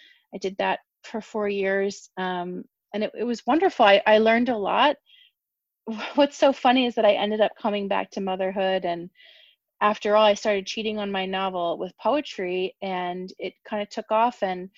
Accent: United States; accent: American; And I hope my ugly American accent does not ruin your perception of me.

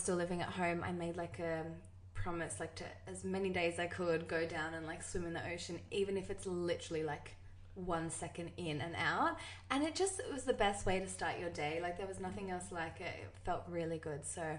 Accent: Sydney, New South Wales, Australia; So my happy place is, I suppose, the suburb in which I grew up in, Maroubra in Sydney. I moved away from Maroubra about 4 months ago

